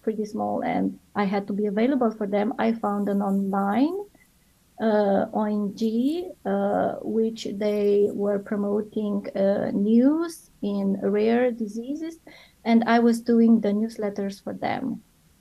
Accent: Romania; English is a second language; moved away as an adult; now in Zurich, Switzerland; I'm a marketing specialist working in a startup now in Zurich, Switzerland. I'm based in Zurich. I come from Romania.

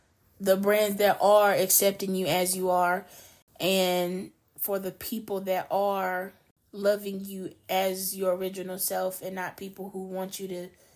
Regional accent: the South, United States; Because you think about us growing up in the South, I don't have an accent because I was told not to talk a certain way

